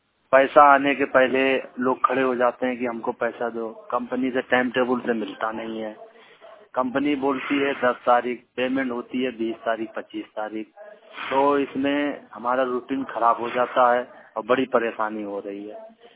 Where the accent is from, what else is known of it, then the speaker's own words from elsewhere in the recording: Kanpur, Uttar Pradesh, India; मैं सर उत्तर प्रदेश कानपुर महानगर से आया हूँ